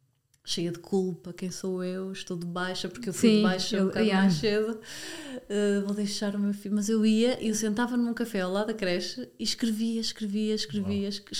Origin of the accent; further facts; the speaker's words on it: Porto, Norte, Portugal; Então comecei a perceber que no Porto, eu sou do Porto